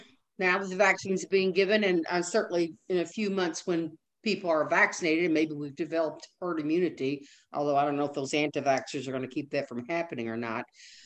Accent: Owensboro, Kentucky, United States; from Owensboro, so I'm very.

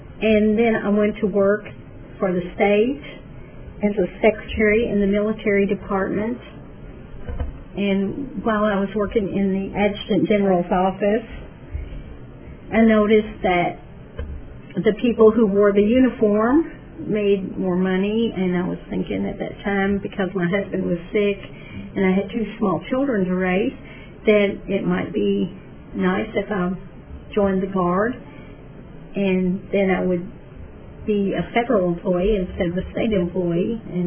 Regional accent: Frankfort, Kentucky, United States; I was born and raised right here in Frankfort, Kentucky.

